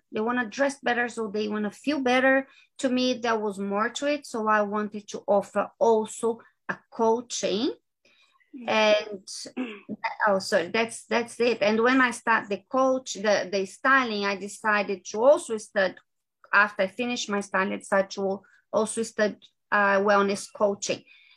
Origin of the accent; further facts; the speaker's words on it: Brazil; English is a second language; moved away as an adult; now in Australia; I am originally from Brazil, but I live in Australia. I left Brazil 21 years ago. So I lived in a few countries, different countries, but right now, for the last 19 years, almost 20 years now, I live in Australia.